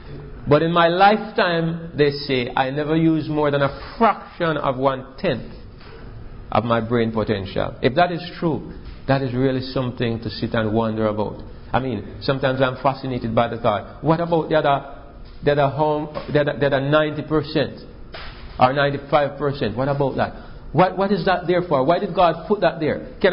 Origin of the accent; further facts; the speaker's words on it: Jamaica; I look at the fact that I am from Jamaica. Most of us here are from the United States.